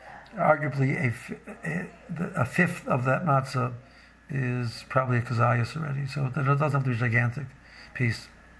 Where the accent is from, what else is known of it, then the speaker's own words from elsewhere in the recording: Silver Spring, Maryland, United States; I'm from Silver Spring.